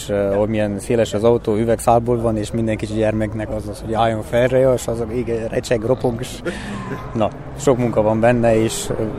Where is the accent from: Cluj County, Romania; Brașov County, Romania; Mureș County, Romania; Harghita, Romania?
Brașov County, Romania; Brașov; Brassóból vagyunk.